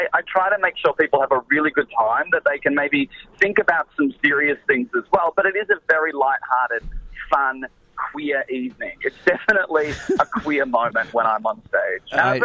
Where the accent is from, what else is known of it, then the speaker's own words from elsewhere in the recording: Melbourne, Victoria, Australia; even though we all know I grew up in Melbourne and I'll die.